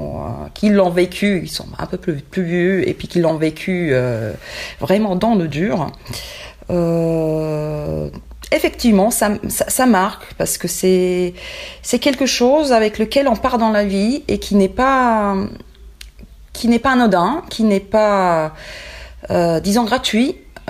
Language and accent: French; Split, Split-Dalmatia County, Croatia; donc je suis de Split, donc on n'était pas tellement touchés à cet endroit-là aussi